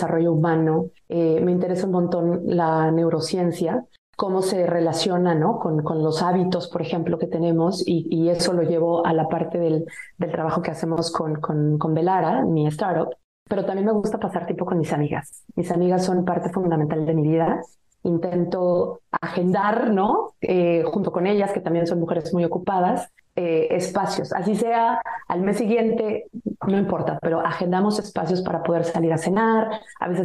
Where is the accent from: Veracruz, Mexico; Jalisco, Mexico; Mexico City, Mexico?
Mexico City, Mexico; moved away as an adult; also born or lived in France; nacida y criada en Ciudad de México. A los 21 años, recién terminé mi carrera universitaria, salí del país, me fui a vivir a Francia para trabajar primero